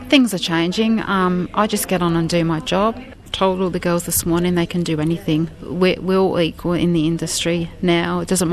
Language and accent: English; England, United Kingdom; now in Airlie Beach, Australia; And when I moved to Australia from England, I moved to Airlie Beach